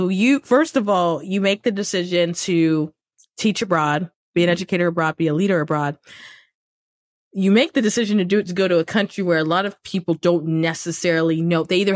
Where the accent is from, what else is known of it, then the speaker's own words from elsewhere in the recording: Washington, District of Columbia, United States; born there; I was born in Howard. I feel like I say this every time I convention DC on this podcast. I was like, I was born at Howard Hospital.